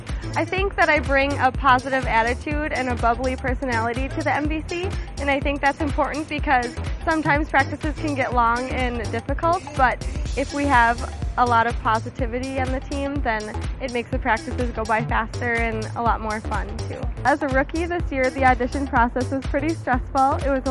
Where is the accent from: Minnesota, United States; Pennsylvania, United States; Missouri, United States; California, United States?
Minnesota, United States; Lionel Lakes; this is my rookie year on the team, and I'm from Lionel Lakes, Minnesota.